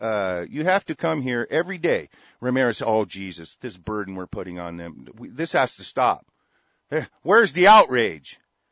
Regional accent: United States; born there; I feel so guilty for being born here and, you know, actually being an American national of this soil.

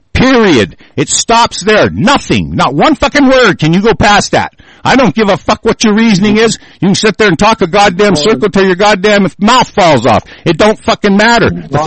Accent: United States; the common law that I am guaranteed as an American national

